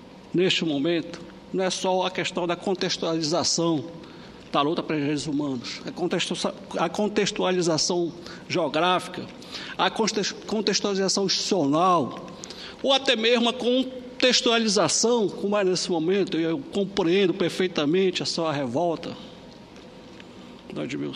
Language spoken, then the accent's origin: Portuguese; Pará, Brazil; born there; a história do povo do estado em que eu vivo e onde eu nasci, que é o povo do Pará.